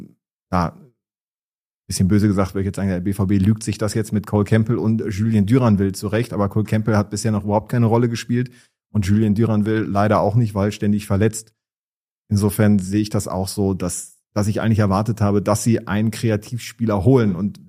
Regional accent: Dortmund, North Rhine-Westphalia, Germany; ich als Dortmunder

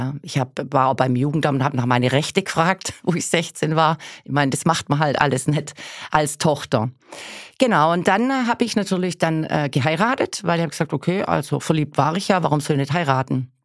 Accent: Italy; Ja, wir sind beide Italiener.

